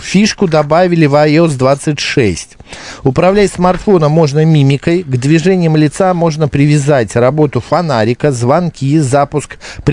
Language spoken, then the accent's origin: Russian; Moscow, Russia; говорят, что мы, москвичи, зажрались.